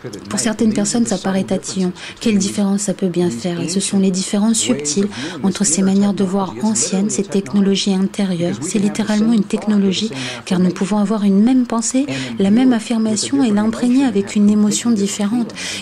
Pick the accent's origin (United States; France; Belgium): United States; Kansas City, Missouri; j'ai été élevé dans une communauté relativement conservatrice dans le Midwest. Je suis né dans le Missouri, Kansas City, Missouri.